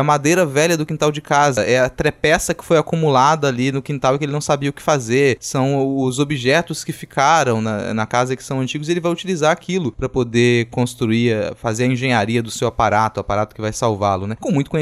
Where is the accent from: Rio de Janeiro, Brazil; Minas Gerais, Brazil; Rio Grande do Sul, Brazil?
Minas Gerais, Brazil; moved away as an adult; quando eu vim fazer graduação aqui em Vitória, eu vim de Minas também, eu fui morar na periferia de uma cidade da região metropolitana aqui, de Vila Velha